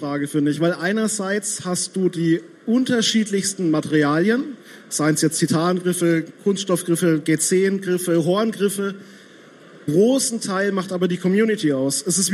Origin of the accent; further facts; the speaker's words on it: Nuremberg, Bavaria, Germany; ich bin Nürnberger